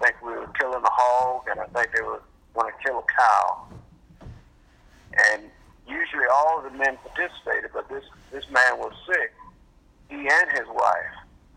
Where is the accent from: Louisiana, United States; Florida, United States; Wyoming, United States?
Louisiana, United States; Westlake; I grew up in Westlake, Louisiana. Westlake was a little sleepy town.